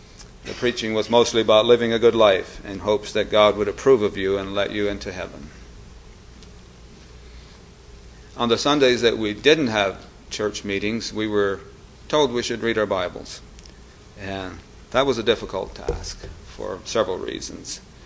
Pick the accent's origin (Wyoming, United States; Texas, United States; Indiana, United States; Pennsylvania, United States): Pennsylvania, United States; Atlantic; born there; I was born in Crawford County, Pennsylvania, in the little village of Atlantic. It was a quiet little town. It had a gas station, a Methodist church, a grocery store, and not much else.